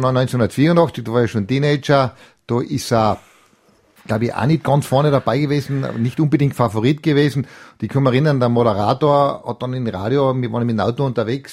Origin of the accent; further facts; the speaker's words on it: Tyrol, Austria; Und natürlich, mir als Tiroler waren wir natürlich nationalstolz.